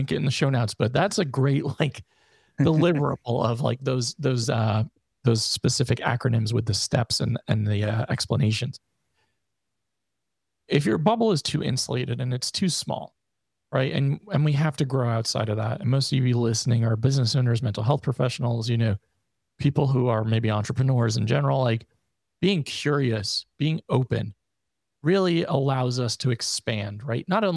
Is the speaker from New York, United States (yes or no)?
yes; New York, United States; And I know for myself, like growing up in Northern New York, being a part of some fairly racist environments, if I'm being honest, as a child and a teenager and a young adult